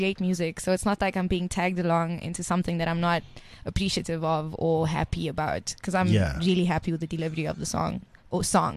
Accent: Cape Town, Western Cape, South Africa; now in Johannesburg, South Africa; I'm from Cape Town.

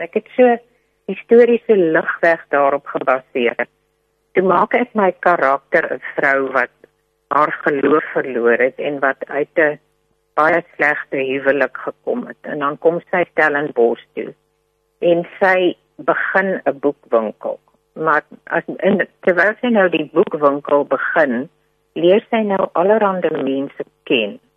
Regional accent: Zimbabwe; Ek kom mos van Rhodesia af, die ou Rhodesia wat vandag Zimbabwe is.

